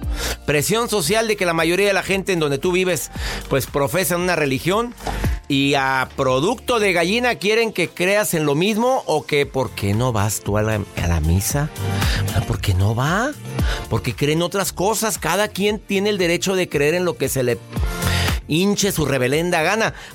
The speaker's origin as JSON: {"language": "Spanish", "country": "Mexico", "said": "En mi país, México, a los 18 ya dicen que ya puedes ir a los antros a reventarte y hacer lo que te dé tu reverenda gana."}